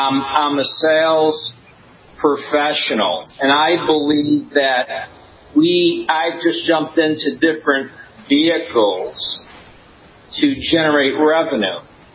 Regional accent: Buffalo, New York, United States; Yeah, I mean, I grew up in Buffalo, New York, and always, you know, had a passion for sales.

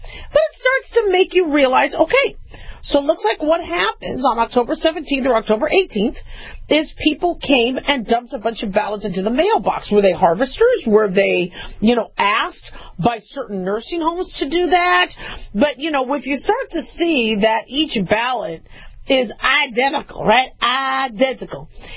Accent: Arizona, United States; also born or lived in Los Angeles; See, I grew up in Arizona. I was born in L.A.

